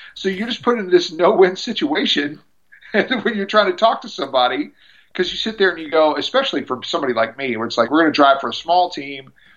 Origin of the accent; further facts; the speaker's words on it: Memphis, Tennessee, United States; because I'm from Memphis and I just had connections to be able to just talk to the guy